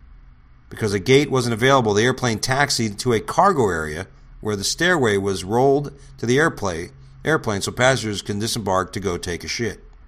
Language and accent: English; New Orleans, Louisiana, United States; Oh, we're from New Orleans. We're supposed to fly to Fort Lauderdale.